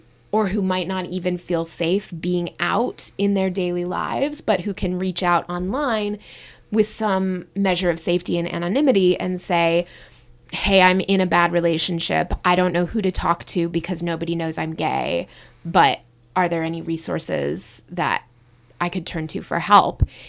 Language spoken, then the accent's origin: English; Denver, Colorado, United States; I'm from Denver.